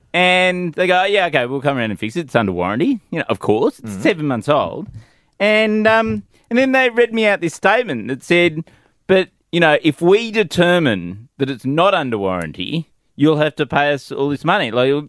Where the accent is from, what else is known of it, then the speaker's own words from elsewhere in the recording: Australia; I'm an Australian male.